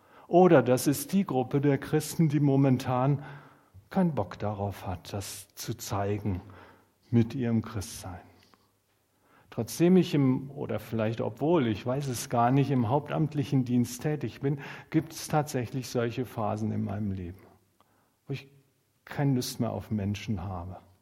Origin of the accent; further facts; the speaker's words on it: North Rhine-Westphalia, Germany; ich bin gebürtiger Sauerländer und als Sauerländer freut man sich eher nach innen